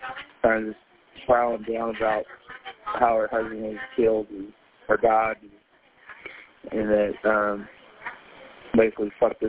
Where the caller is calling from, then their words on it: Houston, Texas, United States; Houston, Texas.